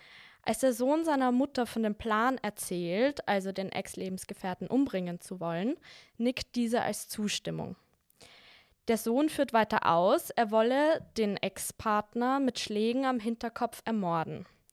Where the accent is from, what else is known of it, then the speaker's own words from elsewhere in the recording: Austria; In Deutschland ist das ein bisschen anders als bei uns in Österreich geregelt.